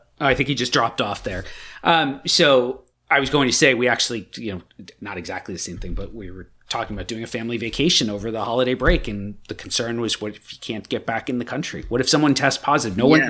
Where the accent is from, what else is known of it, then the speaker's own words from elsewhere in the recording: New York, United States; I'm from Suffolk, so a little further up. I know those places very well.